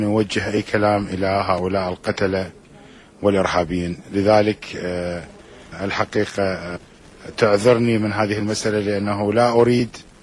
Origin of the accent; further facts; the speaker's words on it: Iraq; ونتطلع إلى أن نسير في الفترة الانتقالية المقبلة يدا بيد كعراقيين